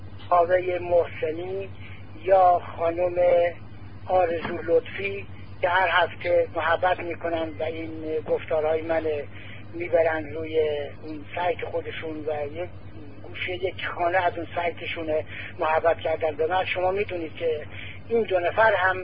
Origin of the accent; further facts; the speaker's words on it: Iran; به عنوان یک ایرانی تشکر میکنم